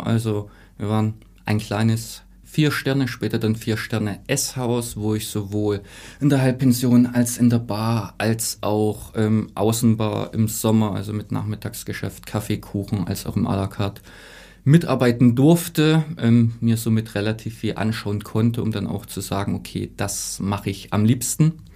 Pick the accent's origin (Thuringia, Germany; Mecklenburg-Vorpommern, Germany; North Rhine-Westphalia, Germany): Thuringia, Germany; born there; gebürtig bin ich in Ostthüringen. Meine Eltern sind geschieden, das heißt, ich bin bei beiden aufgewachsen quasi.